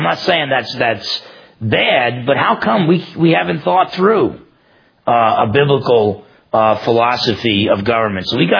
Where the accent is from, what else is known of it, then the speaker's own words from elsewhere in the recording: United States; And I'm an American.